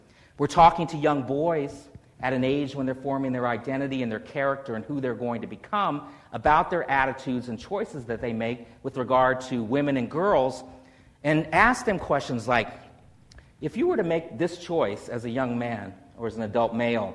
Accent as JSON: {"language": "English", "town": "Washington", "region": "District of Columbia", "country": "United States", "tie": "born there", "said": "I mentioned I was born in Washington, D.C., and this is Frederick Douglass's home."}